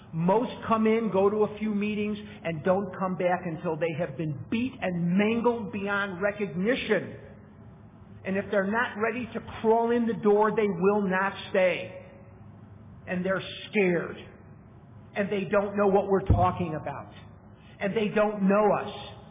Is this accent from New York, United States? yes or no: no; Chicago, Illinois, United States; also born or lived in Eugene, Oregon; now in Scottsdale, United States; We were living in Eugene, Oregon at the time. I'm born and raised in Chicago. Those of you who know me know that. And I now live in Scottsdale, Arizona. But we lived for 9 years in Oregon.